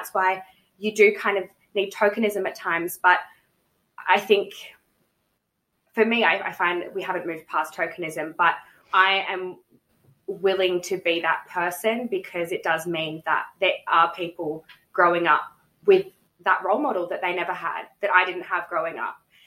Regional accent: Australia; growing up in Australia, like I never ever saw anyone that looked like me.

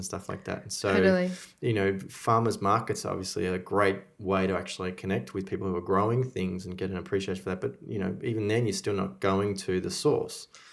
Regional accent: Melbourne, Victoria, Australia; Growing up in Melbourne

